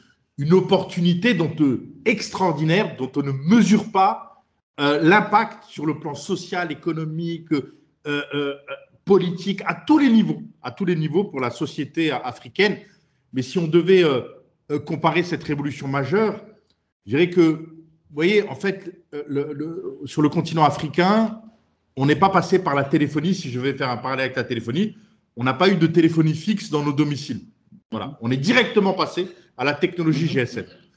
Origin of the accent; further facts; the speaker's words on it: France; moved away as an adult; now in Marrakech, Morocco; je suis né en France. J'ai vécu en France jusqu'à l'âge de 35 ans, avant de revenir en Afrique, c'est-à-dire de m'installer au Maroc, à Marrakech. Et je vis depuis maintenant près de 17 ans au Maroc et depuis 10 ans à Marrakech